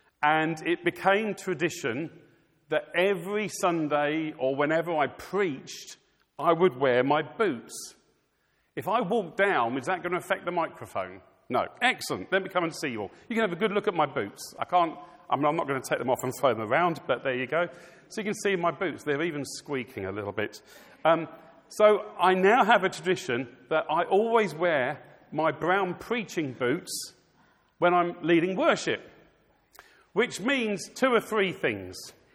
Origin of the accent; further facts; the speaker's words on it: South East England, United Kingdom; born there; Well, I'm really a southeast of England person. I was born in Kent.